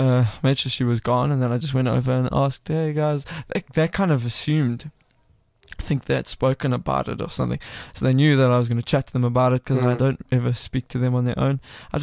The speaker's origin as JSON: {"language": "English", "town": "Cape Town", "region": "Western Cape", "country": "South Africa", "said": "I'm from Cape Town"}